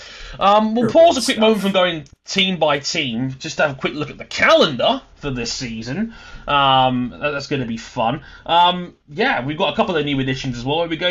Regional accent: London, United Kingdom; And then they go to my hometown of London. We're back in London at the XL Centre on July 30th and 31st.

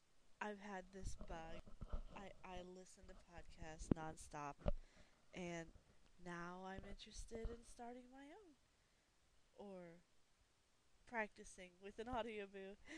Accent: Raleigh, North Carolina, United States; accent: southern twang; I am from Raleigh, North Carolina. So there's definitely no Canadian going on down here. But, I should be doing my old southern twang, y'all.

